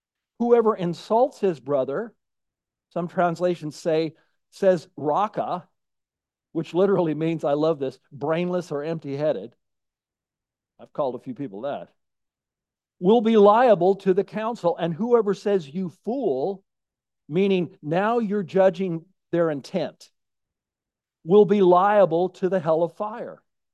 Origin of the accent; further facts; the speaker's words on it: Napa, California, United States; So I grew up in Napa